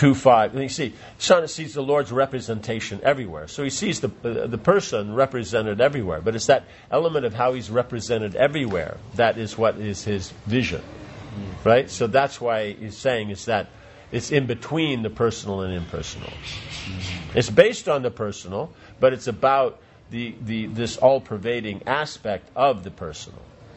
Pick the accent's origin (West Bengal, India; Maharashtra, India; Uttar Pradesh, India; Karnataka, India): Uttar Pradesh, India; Vrindavan; English is a second language; Yeah, I'm from Vrindavan.